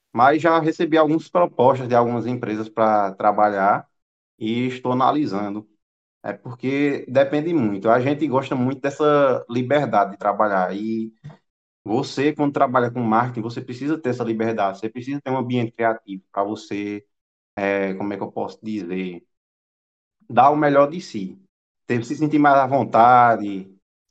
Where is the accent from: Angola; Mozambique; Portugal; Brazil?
Brazil; Floresta, Pernambuco; tenho 25 anos, sou de Floresta, Pernambuco.